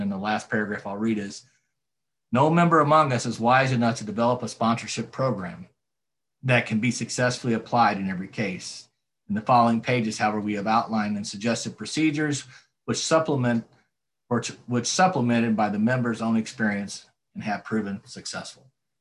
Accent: Midwest, United States; We're both from the Midwest, east and or the upper South, if you want to call it. He's in Nashville, I'm in St. Louis.

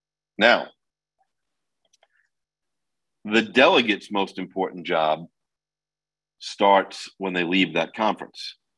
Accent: New York, United States; Now, I grew up in New York, so I'd already been to Stepping Stones.

